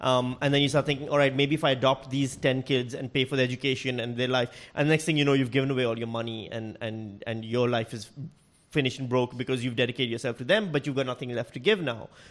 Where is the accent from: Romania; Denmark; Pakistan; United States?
Pakistan; English is a second language; moved away as an adult; now in Australia; it's not like I'll ever stop being Pakistani. I was born in Pakistan, I spent 90% of my life there, and technically I'm still not an Australian either. I'm still a Pakistani on a temporary resident visa.